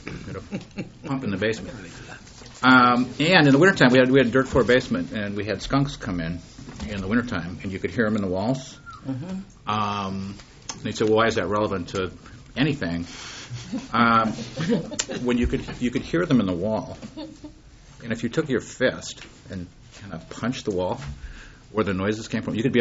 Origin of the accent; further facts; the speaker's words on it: Hutchinson, Minnesota, United States; I grew up in Hutchinson, Minnesota, on a family farm. My dad is a farmer.